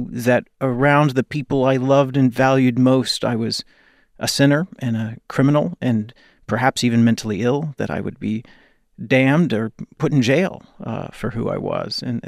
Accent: Texas, United States; For a little gay boy growing up in Texas, it was about as stacked a deck as you could get, I'll tell you that.

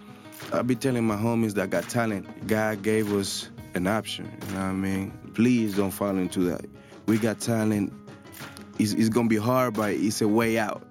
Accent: Panama City, Panamá, Panama; born or raised there

